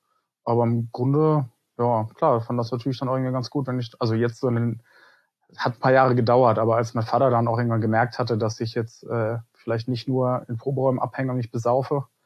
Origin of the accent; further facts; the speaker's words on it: Freiburg, Baden-Württemberg, Germany; ich, so wie meine Eltern, komme aus Freiburg und habe da mein Leben lang gelebt bis vor 10 Monaten.